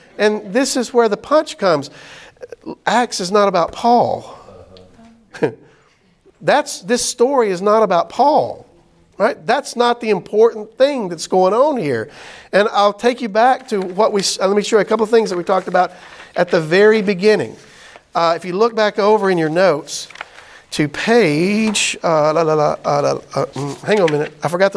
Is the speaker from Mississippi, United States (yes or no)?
yes; Mississippi, United States; I was raised in Mississippi